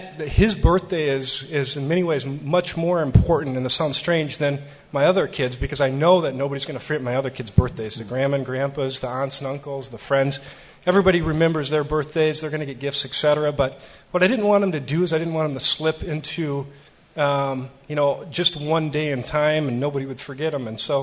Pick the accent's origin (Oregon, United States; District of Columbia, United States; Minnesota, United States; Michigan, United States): Minnesota, United States; New Ulm; I grew up in New Ulm, Minnesota, moved up to the cities after I graduated from college